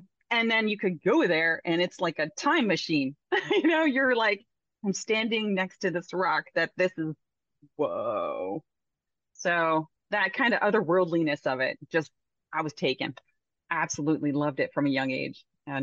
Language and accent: English; Pennsylvania, United States; I grew up in Pennsylvania, so I grew up over by the Delaware River and by the or up at the Delaware Water Gap area, and it's beautiful up there.